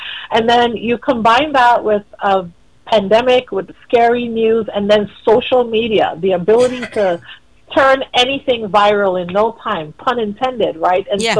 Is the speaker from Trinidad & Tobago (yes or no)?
yes; Tobago, Trinidad & Tobago; as a little girl growing up in Tobago in the early 80s, I had measles.